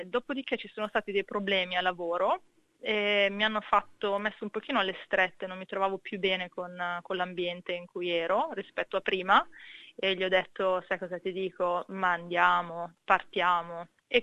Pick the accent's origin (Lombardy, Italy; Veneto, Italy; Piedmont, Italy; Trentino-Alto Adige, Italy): Lombardy, Italy; Milan; moved away as an adult; now in Australia; io ho 36 anni, vengo da Milano.